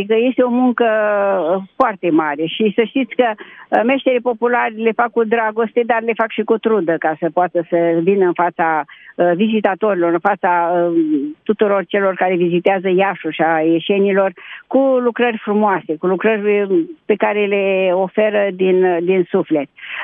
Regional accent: Moldavia, Romania; Suntem din Moldova, dar și din alte zone etnografice ale țării, din Vâlcea, din Sfântul Gheorghe.

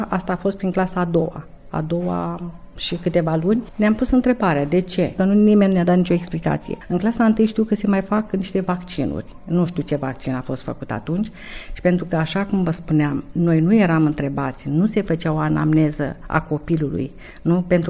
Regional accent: Galați, Galați County, Romania; now in Bacău, Romania; că eu sunt gălățeancă, dar ne-am mutat în Bacău și stăm în Bacău din 1986.

